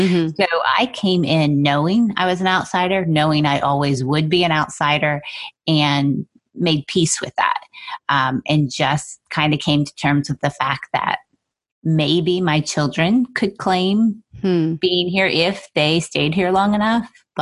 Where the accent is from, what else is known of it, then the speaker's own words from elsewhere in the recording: Pennsylvania, United States; I grew up in Pennsylvania. I did not realize that being native Virginia is a thing.